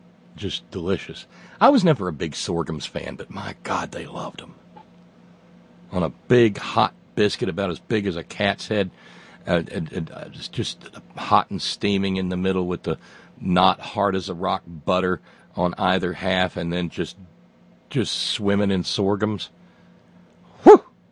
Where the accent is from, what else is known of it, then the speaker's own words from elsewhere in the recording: Alabama, United States; when I was a little bitty redneck boy, growing up in the Shoals area of Northwest Alabama